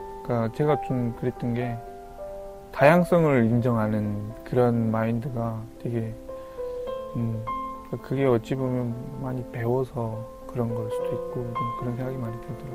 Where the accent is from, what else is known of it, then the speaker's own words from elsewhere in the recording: North Korea; now in South Korea; 내가 북한에서 왔다고